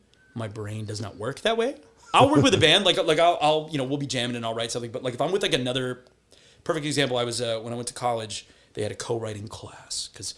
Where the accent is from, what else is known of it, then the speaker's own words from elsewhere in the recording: Colorado, United States; because I'm from Colorado and I actually took class in high school